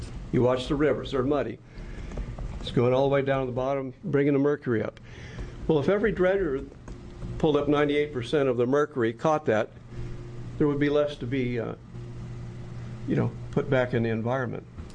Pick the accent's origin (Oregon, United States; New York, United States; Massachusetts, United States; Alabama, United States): Oregon, United States; I'm from the Illinois Valley. I've been mining for about 30 years.